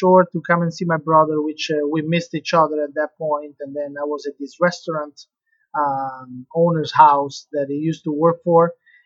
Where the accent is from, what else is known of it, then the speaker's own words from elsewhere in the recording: Rome, Lazio, Italy; English is a second language; moved away; also born or lived in Gaeta; I was born and raised in Roma. I spent my life within Roma and Gaeta, a small town south of Rome